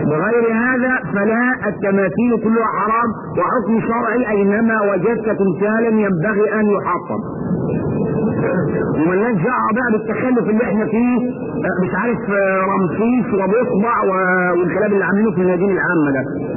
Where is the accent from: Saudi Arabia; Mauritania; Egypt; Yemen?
Egypt; وعندنا في مصر ناس بتقبل الحجره